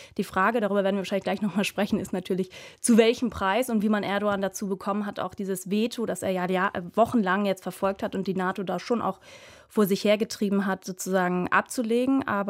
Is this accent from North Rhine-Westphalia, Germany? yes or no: no; Hamburg, Germany; ich komme selbst aus Hamburg, darum darf ich das sagen, als typischen unterkühlten Hanseaten.